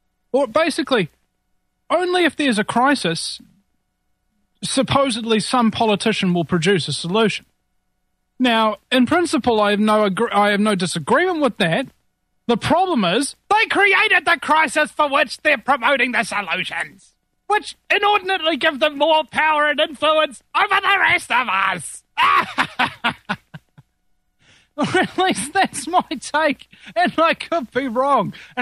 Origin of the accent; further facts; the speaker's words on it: New Zealand; I'm your host … unlike many hosts on this network, I'm from New Zealand.